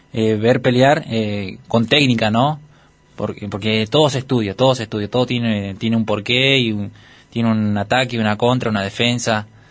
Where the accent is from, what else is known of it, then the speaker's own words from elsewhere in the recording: Guadalajara, Jalisco, Mexico; la gente ahí de Guadalajara también, un saludo grande, que es mi pueblo.